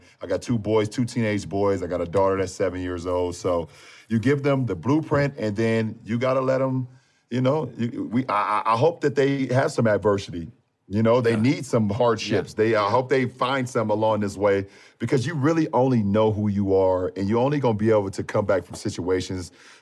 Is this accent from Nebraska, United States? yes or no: no; Akron, Ohio, United States; I grew up in Akron, Ohio in the inner city, you know, and the hood is what we call it, the projects.